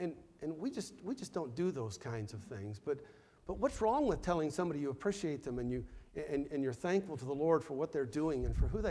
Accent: Idaho, United States; I was not raised in the South. I just realized the other day, I was raised in Southern Idaho.

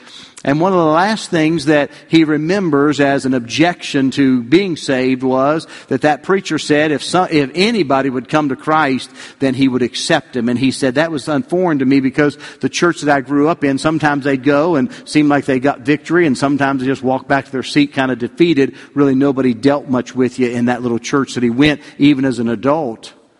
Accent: West Virginia, United States; Well, I grew up in West Virginia, and much of the landscape is like here, a lot of country roads and a lot of little churches around in different areas.

